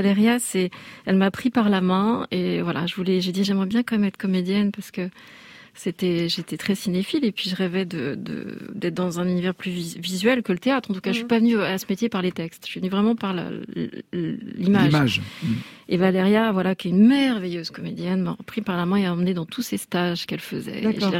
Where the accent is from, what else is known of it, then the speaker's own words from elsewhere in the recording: Paris, Île-de-France, France; je venais de Paris déjà, j'avais été armée, peut-être parce que c'était ma ville et que j'avais ma famille derrière